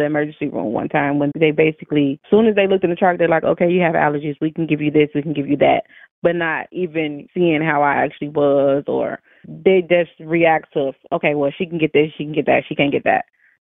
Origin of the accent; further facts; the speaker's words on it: Chicago, Illinois, United States; I'm 34. I'm from Chicago, Illinois.